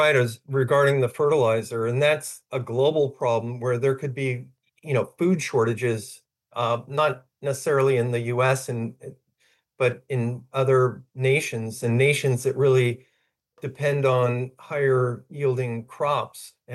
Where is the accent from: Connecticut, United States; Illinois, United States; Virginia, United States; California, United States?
California, United States; Los Angeles; I have a lot of Iranian friends that I grew up in Los Angeles